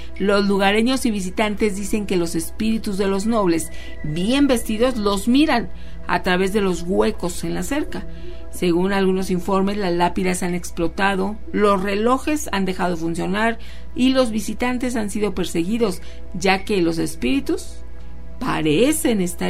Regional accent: Silao, Guanajuato, Mexico; Soy de Silao, Guanajuato.

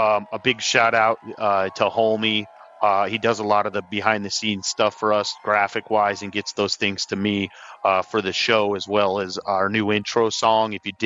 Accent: Monroe, Louisiana, United States; 49-31 a week five here in Monroe. As much as I would love to pick my hometown Warhawks

